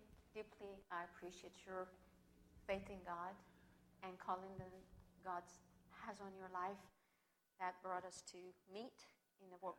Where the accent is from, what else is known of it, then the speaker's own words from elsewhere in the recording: Iran; English is a second language; I was raised and born in Iran. It's a Muslim country